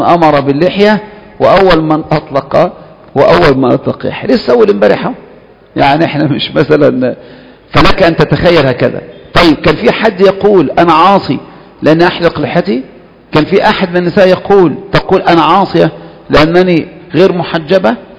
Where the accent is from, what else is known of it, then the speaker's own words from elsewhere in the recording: Kafr El Sheikh Governorate, Egypt; انا حفظ بدأت الحفظ على ايديهم، على ايدي المشايخ دول فيه، وما زالت الى الان هذا القرية اكثر قرية في محافظة كفر الشيخ